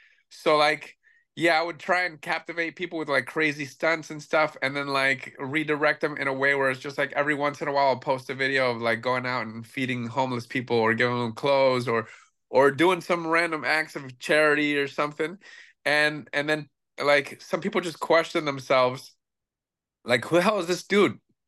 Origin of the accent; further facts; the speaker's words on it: Miami, Florida, United States; I'm from Miami, so this is like Satan's ass.